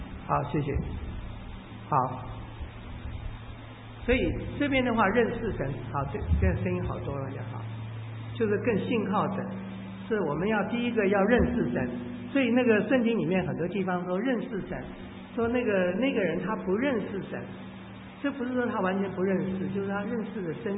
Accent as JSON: {"language": "Chinese", "region": "Hubei", "country": "China", "said": "我是湖北人嘛哈，我老家是湖北，我后来还回去寻根了啊"}